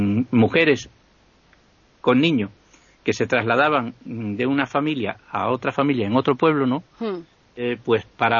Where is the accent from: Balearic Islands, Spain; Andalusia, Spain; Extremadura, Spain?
Extremadura, Spain; Mérida; yo de pequeño pues voy a pasar por las calles de mi pueblo de Mérida